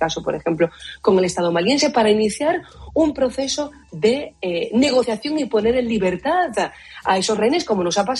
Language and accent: Spanish; Spain